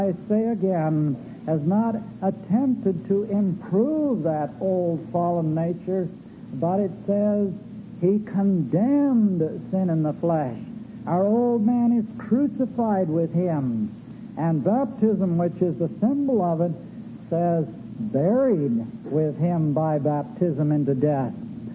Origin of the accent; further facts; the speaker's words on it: Canada; You know, I'm a Canadian citizen.